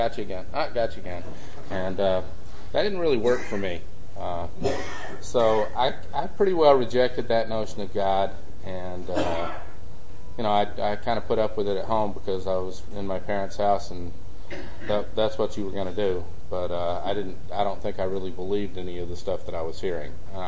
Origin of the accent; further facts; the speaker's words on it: Texas, United States; As I said, I grew up in Texas.